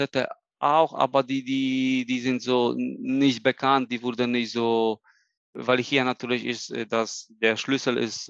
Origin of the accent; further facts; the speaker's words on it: Toruń, Kuyavian-Pomeranian Voivodeship, Poland; born there; German is a second language; Bin ich in Toruń geboren. Ja, Toruń hat 200.000 Leute.